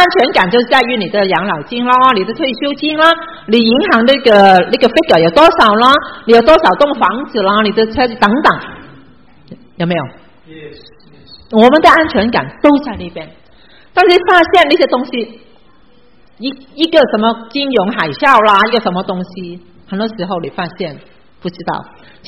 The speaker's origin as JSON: {"language": "Chinese", "country": "China", "said": "我们中国人因为我们没有保障，对不对？"}